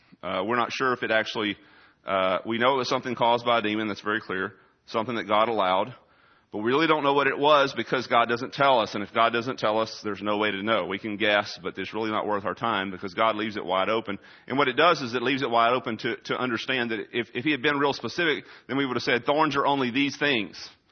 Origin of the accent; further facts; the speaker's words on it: Texas, United States; even though I am from Texas.